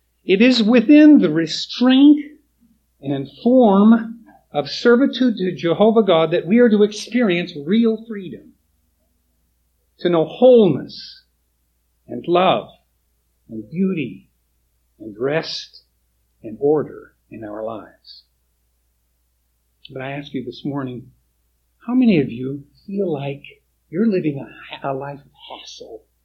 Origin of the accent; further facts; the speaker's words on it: Oregon, United States; Now, I'm from Oregon. We go down to the Oregon coast, and kite flying is a big deal because the wind always blows.